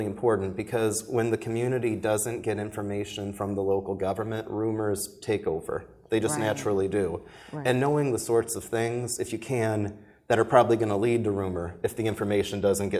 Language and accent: English; Portage, Indiana, United States; I grew up in Portage. I went to high school in Merrillville